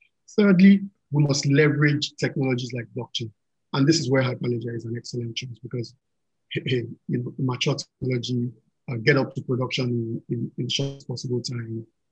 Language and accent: English; Lagos, Nigeria; Well, yes, yes, I'm slightly sentimental about Lagos. Here, it's my home state. Yeah. I love Lagos.